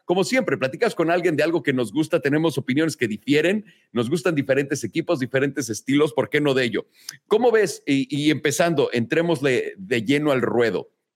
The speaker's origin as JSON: {"language": "Spanish", "country": "Mexico", "moved": "yes", "said": "Cuando me fui de México, cuando me fui de México, le iba a la América, un cuate mío jugó ahí."}